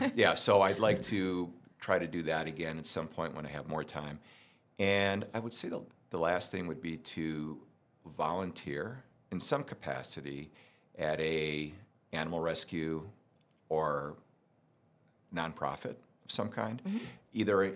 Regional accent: Arlington Heights, Illinois, United States; Grew up outside of Chicago in a town called Arlington Heights, which is a northwest suburb of Illinois.

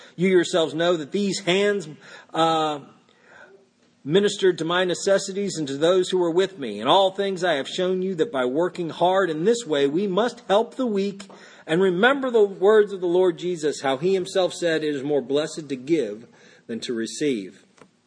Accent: Fort Lauderdale, Florida, United States; I went to King College. I was from Fort Lauderdale. I had nothing to do with all this.

